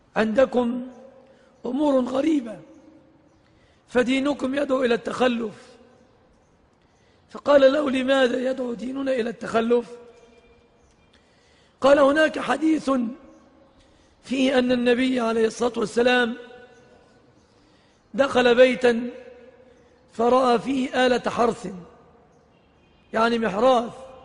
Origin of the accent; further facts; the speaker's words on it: Egypt; في بلادنا مصر